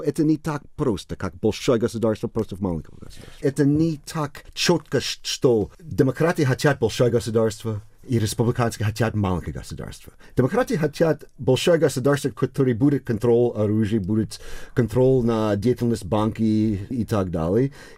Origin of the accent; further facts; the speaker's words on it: Connecticut, United States; born there; Russian is a second language; Ты не был так широкий в Коннектикуте, где я родился